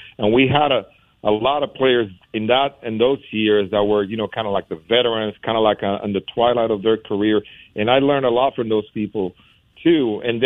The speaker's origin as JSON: {"language": "English", "country": "Puerto Rico", "tie": "born or raised there", "said": "growing up in Puerto Rico"}